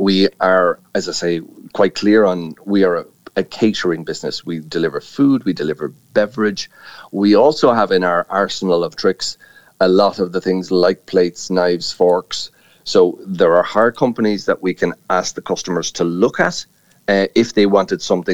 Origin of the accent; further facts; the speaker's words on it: Ireland; We are Irish. We are always local.